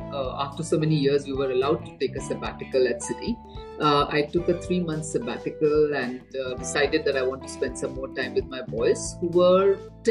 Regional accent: Delhi, India; also born or lived in Durgapur; And we grew up in Delhi. Initial years, we moved to Delhi, and most of our life I've studied in the hostel. I was in Pillani, Billa schools.

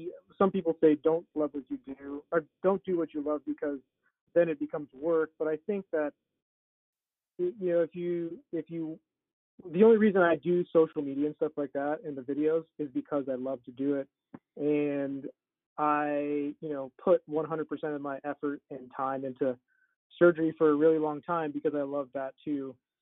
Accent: Wyoming, United States; So then I actually went to Wyoming, to my hometown, to practice for a couple of years, and it was like really boring and terrible

